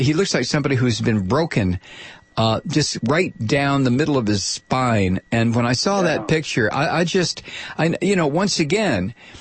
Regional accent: Toledo, Ohio, United States; moved away; Yeah, I was long gone from Toledo by 68, but no, that's my hometown.

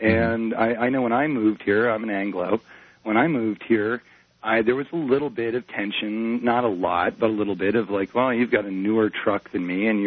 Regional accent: Maine, United States; I'm originally from Maine.

